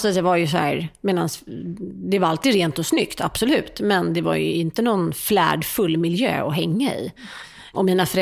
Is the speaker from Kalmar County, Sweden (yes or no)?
no; Stockholm, Stockholm County, Sweden; also born or lived in United States; Men jag är då född på Östermalm och uppväxt där större delen av min uppväxt. Mm. Och även hela mitt vuxna liv, förutom 4 år när jag bodde i USA.